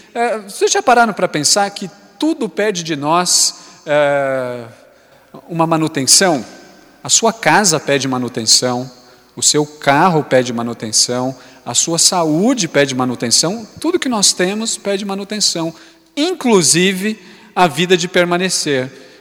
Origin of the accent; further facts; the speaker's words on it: Brazil; como bons brasileiros que somos, nós estamos sempre prontos para dar jeitinho.